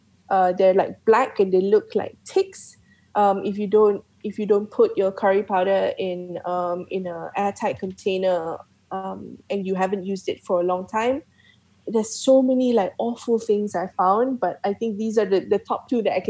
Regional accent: Malaysia; That's the best bit about being Malaysian, you know, like everything goes into a nasi goreng and nobody's gonna judge you

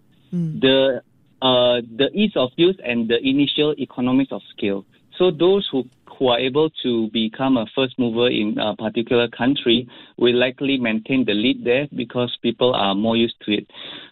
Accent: Indonesia; For example, in Indonesia, because I'm from Indonesia

